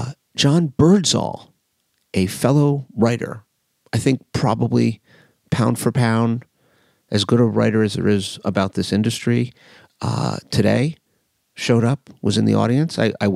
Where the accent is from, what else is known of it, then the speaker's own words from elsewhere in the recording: Coral Gables, Florida, United States; He used to have a restaurant in Coral Gables, which is my hometown. Don't usually acknowledge that, but it is.